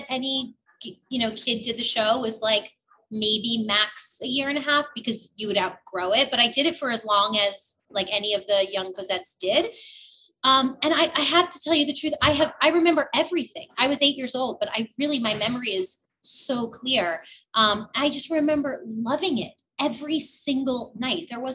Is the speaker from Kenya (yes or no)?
no; New York City, New York, United States; I grew up in the Bronx. I, out of nowhere, started working on Broadway at 8 years old. I then moved to another country with the greatest performers of all time.